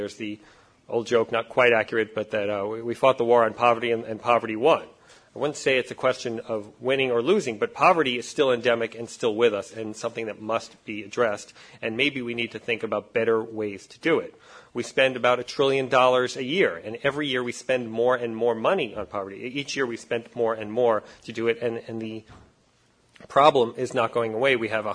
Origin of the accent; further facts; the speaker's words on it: New York City, New York, United States; I grew up in New York City at a pretty rough time in New York City history. I was growing up in the late 1970s.